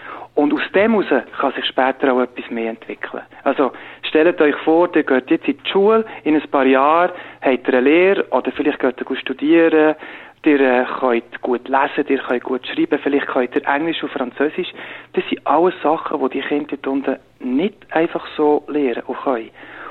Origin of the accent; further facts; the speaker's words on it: Switzerland; Und es ist sicher weniger organisiert als bei uns in der Schweiz.